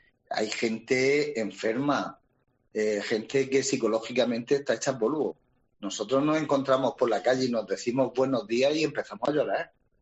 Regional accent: El Algar, Region of Murcia, Spain; now in Los Alcázares, Spain; Yo no soy de los Alcázares, yo llevo 40 años aquí. Yo soy de un pueblo cercano que se llama El Algar.

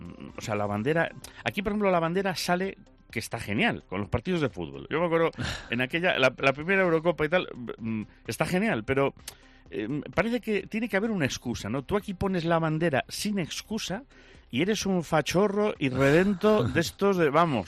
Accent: Castile and León, Spain; also born or lived in Galicia; los que somos de doble patria, zamoranos y lucenses, españoles

